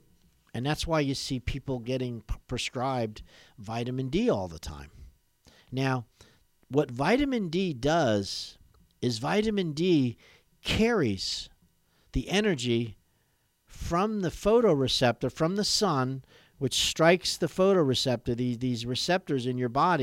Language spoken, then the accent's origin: English; New York, United States; I'm from New York, Long Island Railroad.